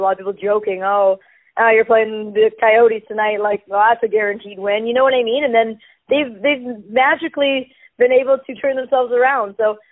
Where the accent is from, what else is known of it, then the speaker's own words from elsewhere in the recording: Vancouver, British Columbia, Canada; My hometown of Vancouver getting more snow than Toronto right now